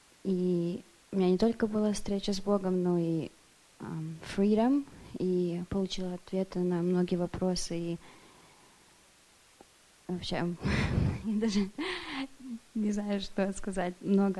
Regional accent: Auburn, Washington, United States; я из Вашингтона, Auburn, Washington.

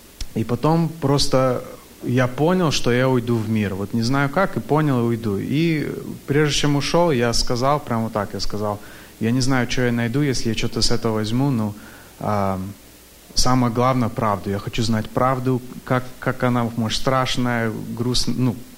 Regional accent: Sacramento, California, United States; я из Сакраменто. Я как-то вырос в баптистском, как, ну, религии

